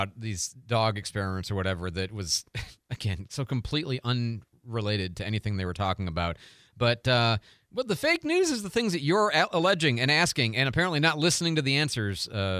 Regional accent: United States; It's incredibly embarrassing to me as an American Republican that somebody this incapable of functioning in her job represents my party.

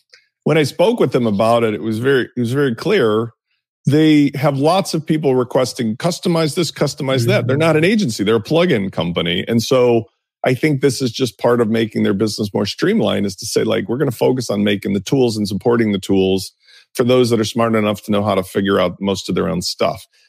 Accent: Chicago, Illinois, United States; I come from a practical background. I'm from Chicago.

